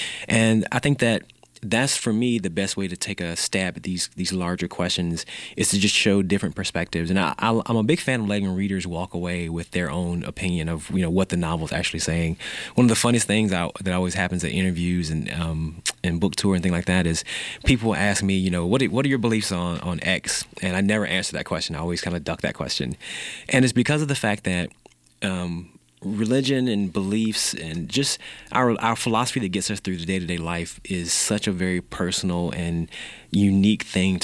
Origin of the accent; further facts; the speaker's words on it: the South, United States; I grew up in the South in the Bible Belt. You can't grow up in the South and not have some religious background.